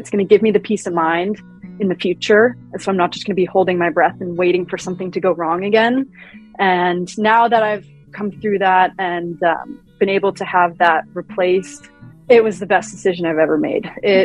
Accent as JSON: {"language": "English", "country": "Canada", "said": "was being Canadian, I had spent my time in the U.S."}